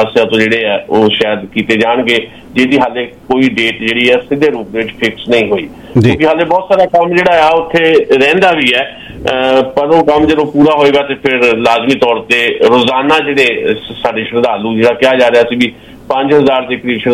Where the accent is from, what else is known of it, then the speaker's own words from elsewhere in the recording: Punjab, India; ਅਸੀਂ ਵੀ ਪੰਜਾਬ ਵਾਲੇ ਹਾਂ, ਅਸੀਂ ਵੀ ਕਈ ਵਾਰ ਇਹ ਗੱਲ ਕਰਦੇ ਹਾਂ ਕਿ ਸਾਨੂੰ ਵੀ ਸਪੈਸ਼ਲ ਸਟੇਟਸ ਇਸ ਕਰਕੇ ਚਾਹੀਦਾ ਵੀ ਅਸੀਂ ਬਾਰਡਰ ਸਟੇਟ ਹੈਗੇ ਹਾਂ